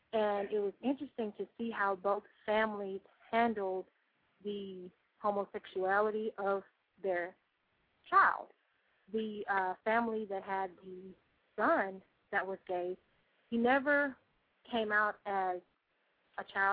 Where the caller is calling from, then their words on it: Dallas, Texas, United States; I'm calling from Dallas, and I just wanted to share two separate stories